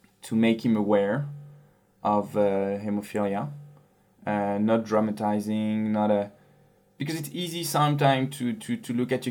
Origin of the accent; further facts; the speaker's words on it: France; English is a second language; And I am the husband of Axel. We are both from France